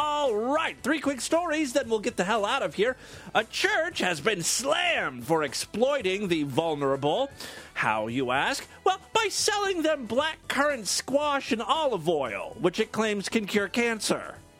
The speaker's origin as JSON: {"language": "English", "town": "Ashtabula", "region": "Ohio", "country": "United States", "said": "You know, I come from Ashtabula, which is near Cleveland"}